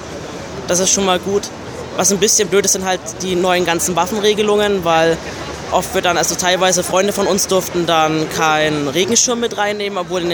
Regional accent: Nuremberg, Bavaria, Germany; Und ich komme aus Nürnberg, ich bin auch von weiter weg.

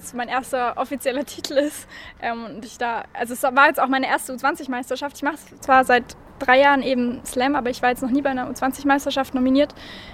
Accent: Nuremberg, Bavaria, Germany; ich bin 18 Jahre alt und studiere in Regensburg Lehramt. Und ich komme aber ursprünglich aus Nürnberg

